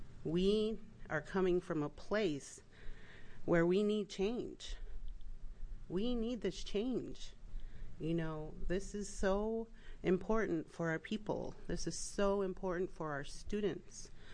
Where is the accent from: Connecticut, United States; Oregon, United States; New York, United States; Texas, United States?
Oregon, United States; Warm Springs; I'm from Warm Springs, Oregon.